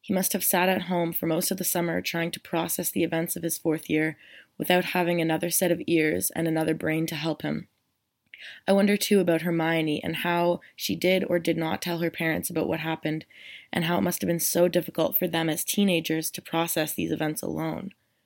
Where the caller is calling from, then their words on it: Ontario, Canada; I'm from Ontario